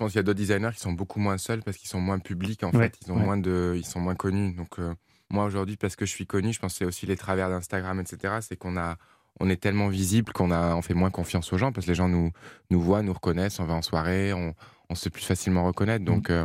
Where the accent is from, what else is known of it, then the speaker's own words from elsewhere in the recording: Bordeaux, Nouvelle-Aquitaine, France; À ma ville, en fait, natale. Donc ça va être un hommage à la bourgeoisie bordelaise